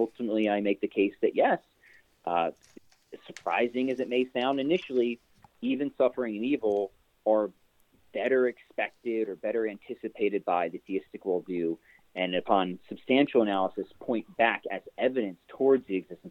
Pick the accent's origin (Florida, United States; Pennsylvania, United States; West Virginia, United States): Pennsylvania, United States; Glenolden; now in Wisconsin, United States; I am originally Delco. I was born in Glen Olden.